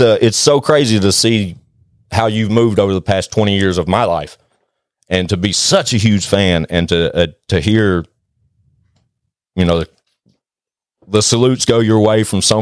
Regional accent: Nashville, Tennessee, United States; I was raised in Nashville.

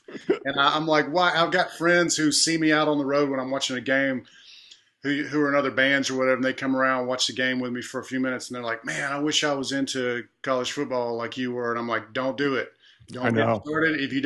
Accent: Alabama, United States; I'm from Alabama. And so when you're born in Alabama and raised in Alabama, it's, you don't have a choice.

